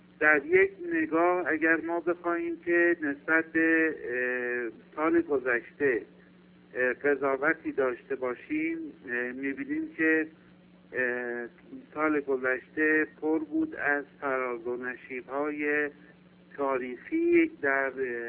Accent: Tehran, Tehran Province, Iran; از تهران هستم و آرزوی روزگاری خوش برای شما و سایر دوستان رو دارم

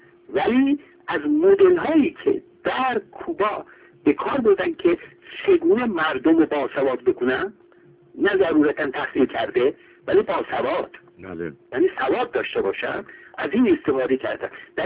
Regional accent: Iran; به نظر من به عنوان یک ایرانی که نگاه میکنم، مقایسه میکنم

